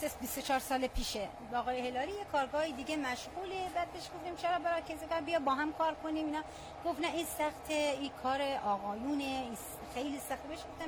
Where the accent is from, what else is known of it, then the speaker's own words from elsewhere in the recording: Shushtar, Khuzestan, Iran; now in Ahvaz, Iran; من از شوشتر هستم ولی ساکن اهوازم.